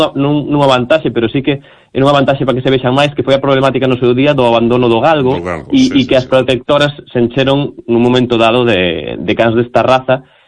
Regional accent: Ourense, Galicia, Spain; now in A Coruña, Spain; eu son de Ourense, pero resido na Coruña

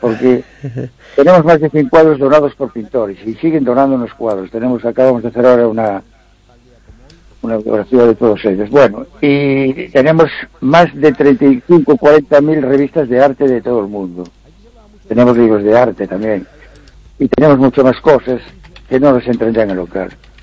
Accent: Ferrol, Galicia, Spain; Precisamente yo soy de aquí de Ferrol, donde hay mucho mar y muchas playas buenas y hermosas, y bueno, preciosas.

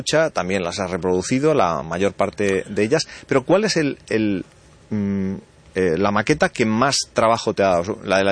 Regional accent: Ferrol, Galicia, Spain; los que somos de Ferrol de toda la vida

